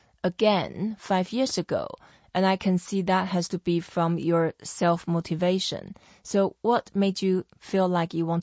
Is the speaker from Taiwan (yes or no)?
yes; Taiwan; in where I grew up in Taiwan or many places in Asia like Japan, China, Korea, all girls have to learn how to play the piano.